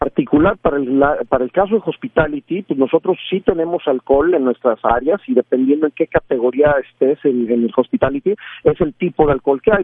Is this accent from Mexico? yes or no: yes; Mexico; lo que sí es una realidad es que los más notorios somos los mexicanos, sin duda.